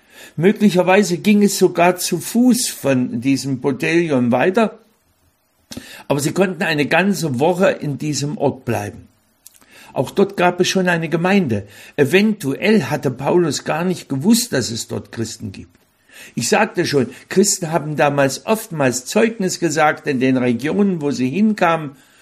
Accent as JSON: {"language": "German", "town": "Weißenfels", "region": "Saxony-Anhalt", "country": "Germany", "tie": "born or raised there", "said": "Aus meinem Heimatort Weißenfels stammt ein Dichter."}